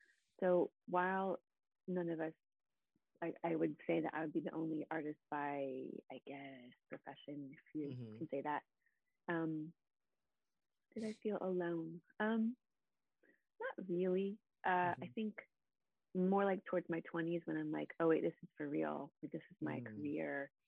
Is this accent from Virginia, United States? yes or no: yes; Virginia, United States; I was raised in Virginia. I got into two state schools.